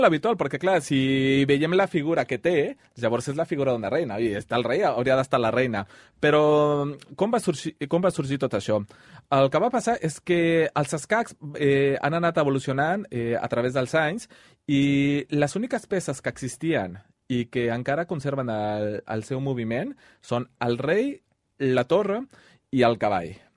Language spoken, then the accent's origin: Catalan; Mexico; now in Barcelona, Spain; Jo sóc mexicà i bé, ja fa uns quants anys que estic a Barcelona. Fa 7 anys, però tallats, no? Vaig estar aquí del 2012 fins al 2016. Me'n vaig anar un parell d'anys a París i em vaig tornar al 2019.